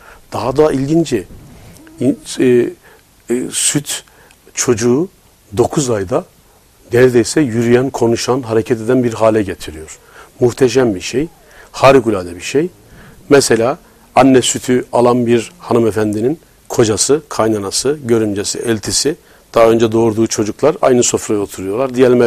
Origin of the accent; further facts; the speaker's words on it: Sivas, Turkey; Ağız deriz biz, ben Sivaslıyım.